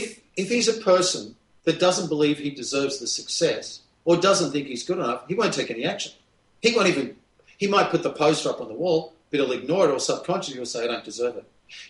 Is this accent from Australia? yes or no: yes; Australia; the number one national TV morning show in Australia. That's my home country.